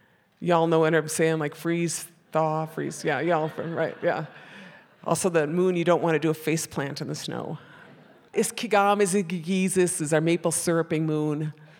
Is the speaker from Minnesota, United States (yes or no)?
yes; Minnesota, United States